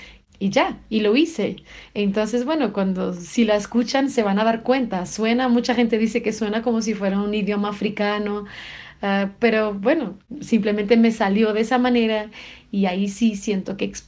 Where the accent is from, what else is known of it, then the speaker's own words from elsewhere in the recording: Portugal; Spanish is a second language; soy cantante portuguesa